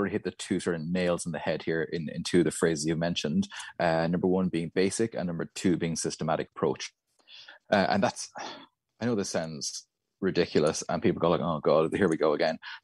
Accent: Ireland; now in Australia; I'm not Australian, as you can hear from my accent. I'm from Ireland.

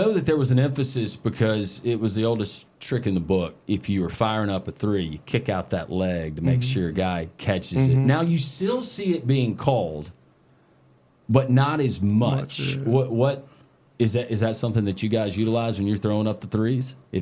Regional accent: Alabama, United States; because Bud is from Alabama. I'm from Alabama.

